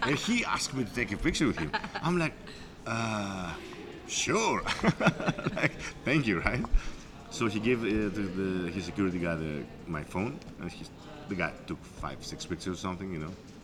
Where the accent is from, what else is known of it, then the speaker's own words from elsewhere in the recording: Greece; English is a second language; from Greece. Oh, I know. And I'm like, oh, okay. You know, yeah, sure, I know who you are.